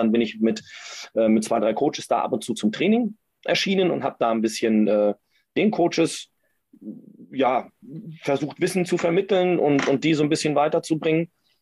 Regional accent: Kiel, Schleswig-Holstein, Germany; Also ich komme ja aus Kiel.

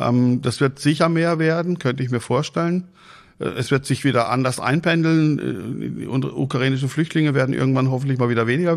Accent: Freiburg im Breisgau, Baden-Württemberg, Germany; born there; Ich komme eigentlich gebürtig aus Freiburg im Breisgau.

